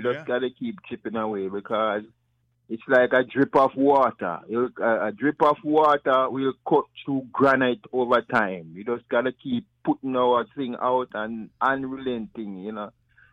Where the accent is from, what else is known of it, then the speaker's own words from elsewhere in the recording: Jamaica; And I remember growing up in Jamaica, you know, the English colony, they used to judge you based on how well you speak English.